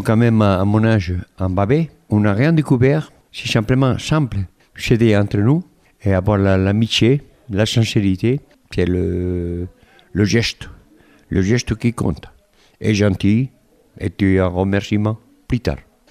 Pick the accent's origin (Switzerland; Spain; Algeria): Spain; French is a second language; chez nous, en Espagne